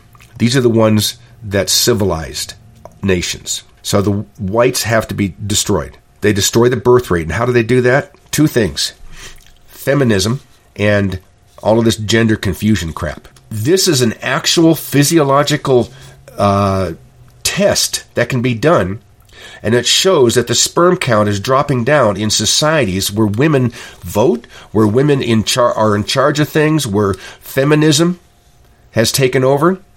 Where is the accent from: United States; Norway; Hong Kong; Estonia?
United States; Oregon; because I was raised on the Indian reservation, Klamath Indian Reservation.